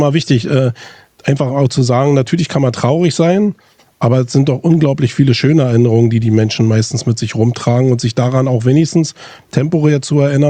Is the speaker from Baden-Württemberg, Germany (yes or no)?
no; Berlin, Germany; Also ich bin eingemauert groß geworden faktisch, bin Kind der Transitstrecke.